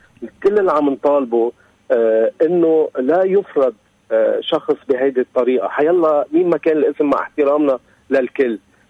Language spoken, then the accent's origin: Arabic; Lebanon; نحن علينا كلبنانيين